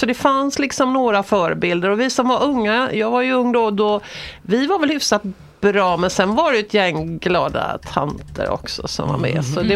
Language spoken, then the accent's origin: Swedish; Gothenburg, Västra Götaland County, Sweden; Jag kan väl berätta att jag är från Göteborg